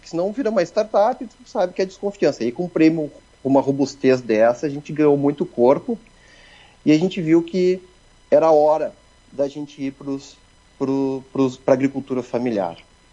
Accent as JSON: {"language": "Portuguese", "town": "Passo Fundo", "region": "Rio Grande do Sul", "country": "Brazil", "said": "sou de Passo Fundo, e esse que é o nosso caminho, nossa história."}